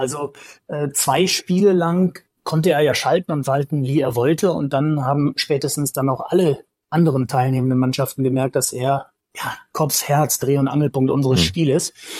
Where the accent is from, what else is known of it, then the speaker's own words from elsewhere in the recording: North Rhine-Westphalia, Germany; wie man so früher als Jugendlicher im Sauerland immer sagte